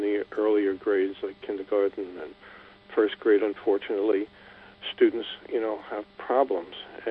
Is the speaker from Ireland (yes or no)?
no; Queens, New York, United States; I was brought up in South Ozone Park, Queens. I never knew any of my friends that were shot.